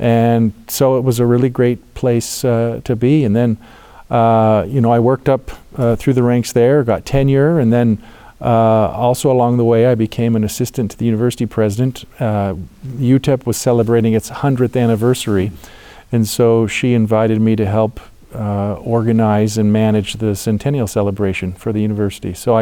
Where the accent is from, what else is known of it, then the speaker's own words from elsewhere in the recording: Maryland, United States; I grew up in Maryland, and then I went to BYU, and history came later.